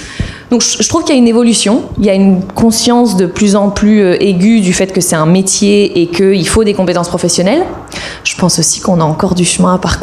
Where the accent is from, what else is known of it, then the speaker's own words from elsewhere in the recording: France; je suis français, donc je sais ce que c'est le bon vin.